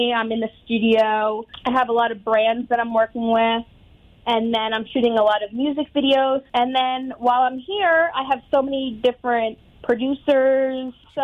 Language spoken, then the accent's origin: English; Dobbs Ferry, New York, United States; Okay, so I grew up in Dobbs Ferry.